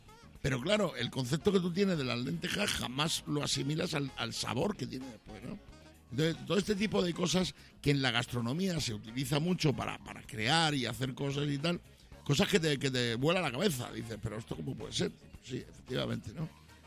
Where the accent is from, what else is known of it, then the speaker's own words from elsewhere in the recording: Extremadura, Spain; Porque Extremadura, yo soy de Extremadura, por eso tengo que poner en valor estas cosas.